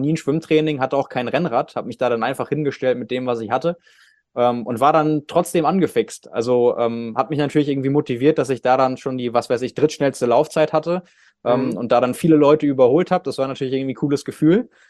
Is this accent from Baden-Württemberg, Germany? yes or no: no; Lübeck, Schleswig-Holstein, Germany; Ich komme ja ursprünglich aus Lübeck, also quasi mehr oder weniger um die Ecke.